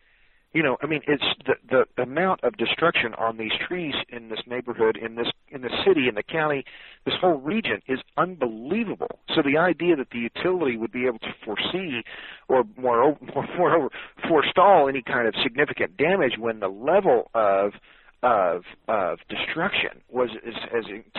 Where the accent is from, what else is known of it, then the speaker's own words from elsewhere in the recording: Tulsa, Oklahoma, United States; And I'm in Oklahoma, in fact. We were talking this morning. I'm in my hometown, Tulsa